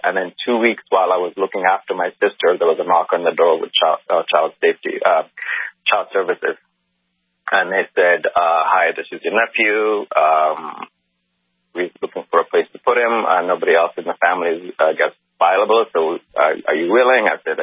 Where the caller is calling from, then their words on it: Canada; About 13 months ago, I lived in I'm calling from Canada. I lived in a different province